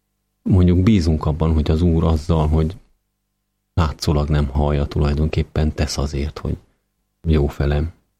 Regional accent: Odorheiu Secuiesc, Harghita, Romania; Én Székelyudvarhelyen születtem, egy tömbháznegyed lakója lettem. Ugye az én szüleim mindketten faluról városba költözött proletárok voltak.

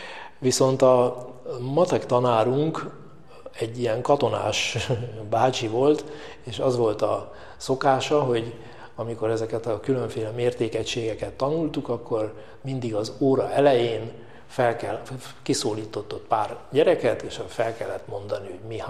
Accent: Budapest, Hungary; born there; Én Budapesten születtem

